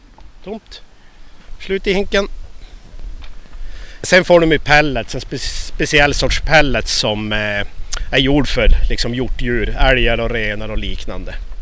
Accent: Piteå, Norrbotten County, Sweden; Och för att jag kom ursprungligen från Piteå och flyttade upp hit för, ja, vad är det nu, 12 år sedan tror jag.

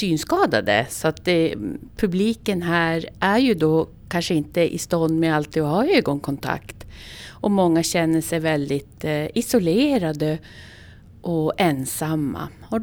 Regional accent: Luleå, Norrbotten County, Sweden; Jag har ju bott i andra länder i flera år och varit i över 40 olika länder. Så känner jag så här, men Luleå, min hemstad.

